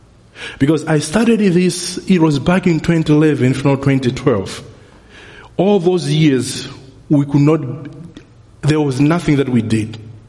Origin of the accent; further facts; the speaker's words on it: Malawi; When I say I'm from Malawi, Africa.